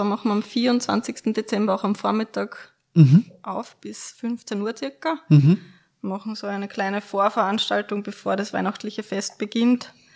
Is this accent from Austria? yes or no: yes; Lower Austria, Austria; Ich bin ja ursprünglich aus dem Waldviertel